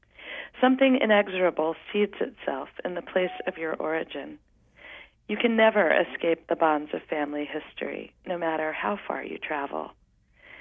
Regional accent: Maine, United States; also born or lived in England; I grew up in Maine. Well, to begin at the beginning, I was born in England. My parents are Southern. My sister and I were born and raised in England until the age of six, until I was six. Then when we moved to Maine

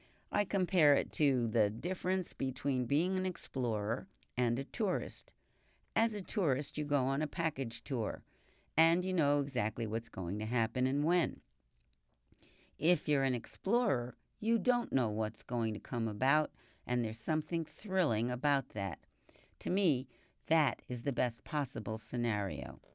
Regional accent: Ireland; I'm Irish, and I'm a ham.

